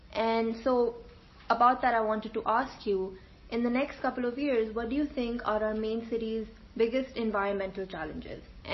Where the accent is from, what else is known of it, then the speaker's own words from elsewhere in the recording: Lahore, Punjab, Pakistan; born there; now in Islamabad, Pakistan; I live in Islamabad, but I was born in Lahore and I frequently visit.